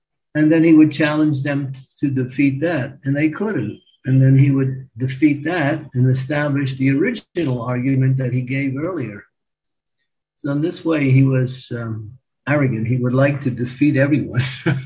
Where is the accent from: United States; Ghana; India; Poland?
India; I grew up in India, and we all knew about Krishna. We grew up in our families, and we would honor Krishna. We would go to the temple of Krishna.